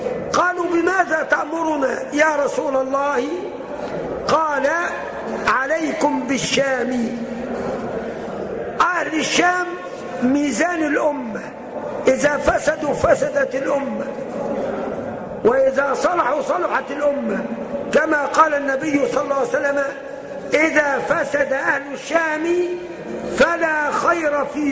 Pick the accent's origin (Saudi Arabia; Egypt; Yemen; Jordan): Egypt; Upper Egypt; يعني حتى عندنا في الصعيد يعني بيعلموها الرأس البلدي